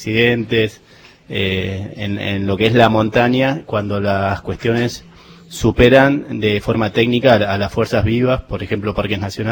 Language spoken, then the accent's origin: Spanish; Buenos Aires, Argentina; yo de chiquito vivía en Buenos Aires y siempre me gustó la montaña. Por suerte, todos los veranos venía al sur.